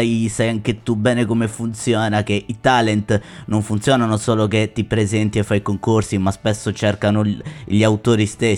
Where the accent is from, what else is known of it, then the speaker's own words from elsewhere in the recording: Sardinia, Italy; io sono sardo, tu sei siciliano